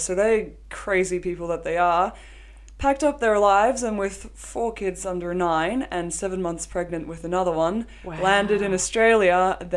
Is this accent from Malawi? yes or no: yes; Malawi; I mean, I come from Malawi, where there's rolling blackouts every few hours. There's one traffic light which doesn't work